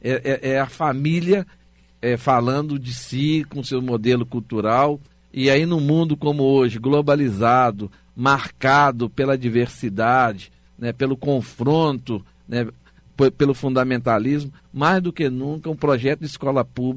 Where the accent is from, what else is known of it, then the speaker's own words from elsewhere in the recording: Ribeirão das Neves, Minas Gerais, Brazil; Olha, eu venho da periferia, né? Sou de Ribeirão das Neves